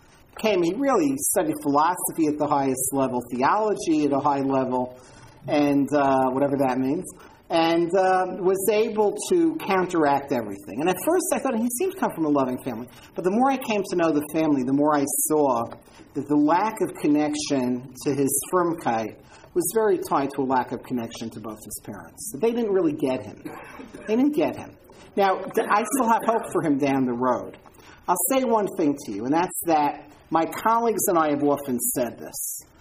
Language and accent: English; Far Rockaway, New York, United States; I grew up in Far Rockaway, New York, very different place back then.